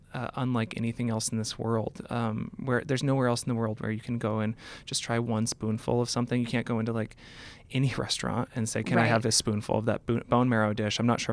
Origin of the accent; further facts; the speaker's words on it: Seattle, Washington, United States; I grew up in Seattle.